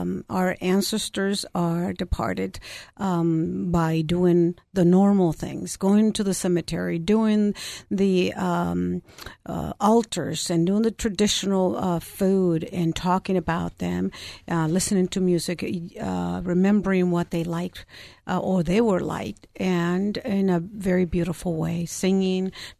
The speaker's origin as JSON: {"language": "English", "country": "Mexico", "tie": "born or raised there", "said": "I was born and raised in Mexico."}